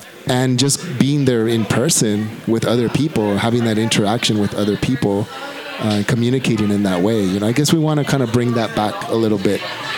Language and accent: English; El Paso, Texas, United States; We're all from El Paso.